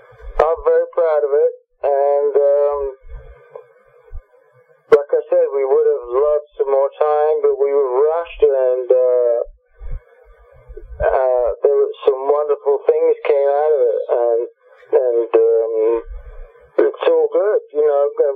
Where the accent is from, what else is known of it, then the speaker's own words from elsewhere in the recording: London, United Kingdom; Wally and I grew up in London